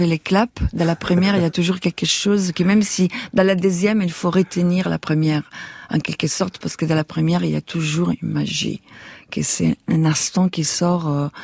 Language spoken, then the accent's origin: French; Italy; French is a second language; now in France; je suis italienne, mais je ne vis pas en Italie. Je vis en France, mais en même temps, en n'étant pas française